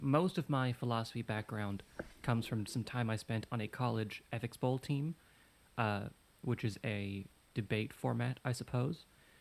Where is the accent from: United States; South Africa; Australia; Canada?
Canada; I am a Canadian.